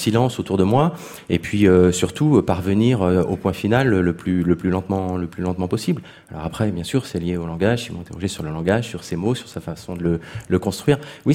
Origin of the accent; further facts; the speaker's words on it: Fougères, Brittany, France; Je suis Fougeray, je viens de Fougères. Je suis né là-bas.